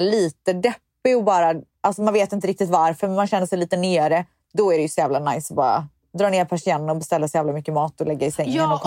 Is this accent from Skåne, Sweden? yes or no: no; Viskafors, Västra Götaland County, Sweden; Men alltså jag kan säga så här, jag är ju uppvuxen i Viskafors.